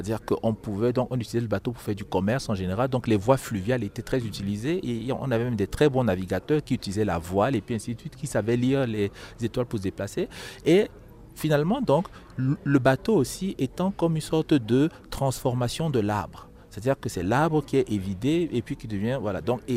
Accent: Bali, Northwest Region, Cameroon; born there; un Camerounais, un Douala, parce que je suis d'origine Douala, comme vous l'avez rappelé, c'est-à-dire que de Bali, donc je suis né à Bali

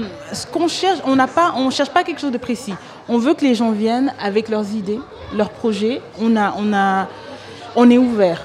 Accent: Côte d’Ivoire; also born or lived in Montreal; en tant qu'Ivoirienne, je me suis toujours intéressée plus spécifiquement au cinéma africain.

